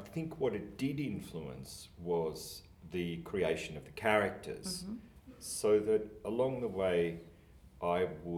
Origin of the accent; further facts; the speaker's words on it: Albury, New South Wales, Australia; There's a great deal of Albury Wodonga, and my own life growing up in a town with a river flowing through it.